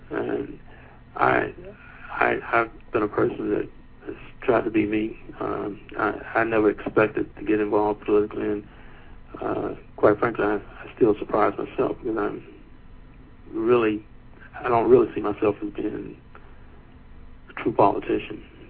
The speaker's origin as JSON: {"language": "English", "town": "Winston-Salem", "region": "North Carolina", "country": "United States", "tie": "born or raised there", "also_born_or_lived": "Washington, D.C.", "said": "I was born in Washington, D.C., but I was raised and grew up in Winston-Salem, North Carolina."}